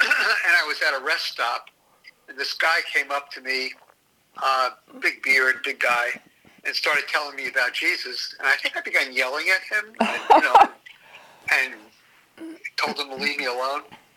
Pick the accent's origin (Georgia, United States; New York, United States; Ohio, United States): New York, United States; Queens; now in Brooklyn, United States; I was born in the Holy Land, where I now live, Brooklyn. And then moved to the borough of Queens